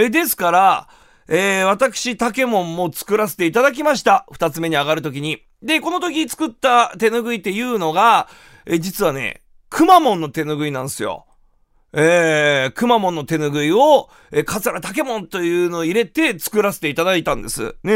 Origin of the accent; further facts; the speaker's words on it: Kumamoto, Japan; 私やっぱ熊本県出身ですから、熊本の方がやっぱ好きでは好きですよ。